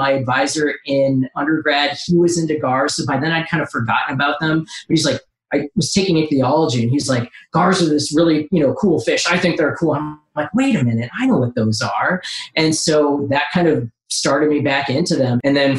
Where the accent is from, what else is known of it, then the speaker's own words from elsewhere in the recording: Washington, United States; born there; I was born in Washington State, lived there for a few years.